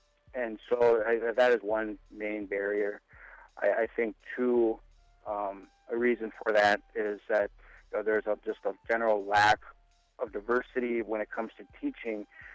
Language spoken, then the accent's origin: English; Robbinsdale, Minnesota, United States; I grew up in the Robbinsdale School District, grew up there through high school, and in my high school years, I moved back up north, bounced around between Bemidji High School and Red Lake High School